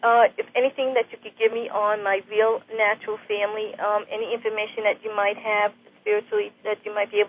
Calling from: Florida, United States; I'm calling from Florida.

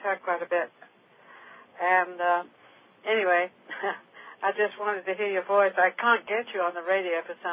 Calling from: California, United States; I'm calling from Northern California.

